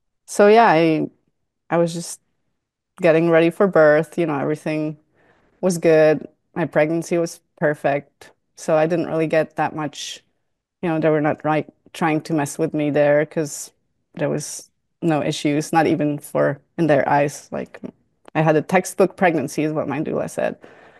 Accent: Switzerland; moved away as an adult; now in United States; Yeah, I'm originally from Switzerland, but we moved here almost 10 years ago.

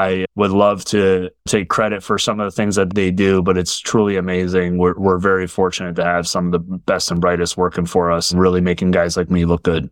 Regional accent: New York, United States; So I'm born and raised in New York. I spent my formative years up in the suburbs of the city up in Orange County. Went to school up here.

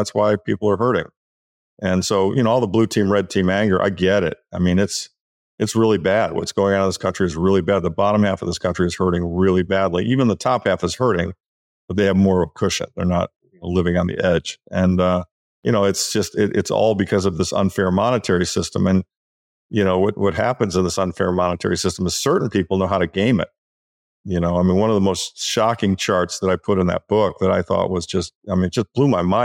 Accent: United States; I'm just writing it from an American perspective because I'm an American.

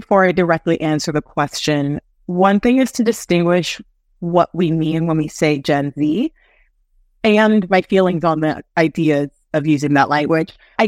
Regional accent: Canada; now in New York City, United States; I am a Canadian living in New York City.

